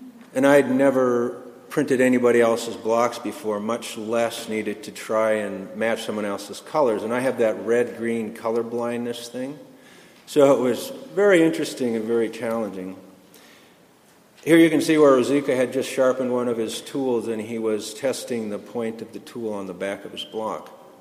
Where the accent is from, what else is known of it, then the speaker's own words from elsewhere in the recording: North Dakota, United States; I started out in the Red River Valley of North Dakota.